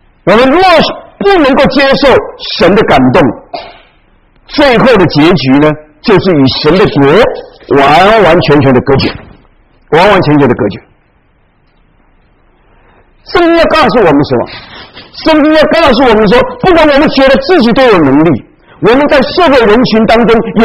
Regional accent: China; 特别是我们从中国来的，我们从中国来的讲什么呢？

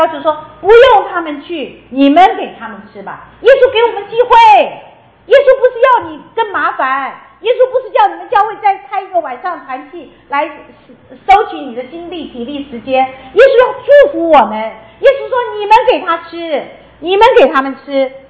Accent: Taichung, Taiwan; 我是小的时候，我母亲就是一位传道人，我小的时候在台中，台湾台中

